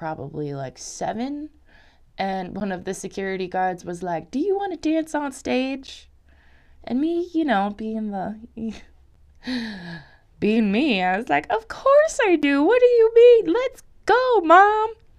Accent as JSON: {"language": "English", "region": "Colorado", "country": "United States", "said": "But I'm from Colorado, so I know how to prepare for every season"}